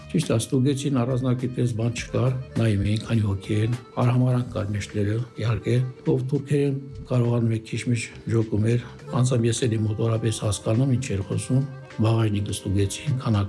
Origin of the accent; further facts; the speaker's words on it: Martuni, Nagorno-Karabakh, Azerbaijan; քանի որ ես մարտունեցի եմ, մարտունեցի ոգին անկոնտրոլ է միշտ եղել